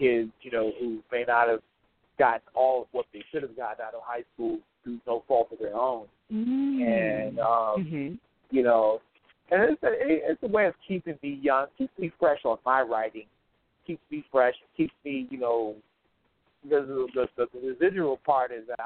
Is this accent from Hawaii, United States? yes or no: no; Baltimore, Maryland, United States; when the riots in Baltimore happened, it affected me personally because I'm from Baltimore.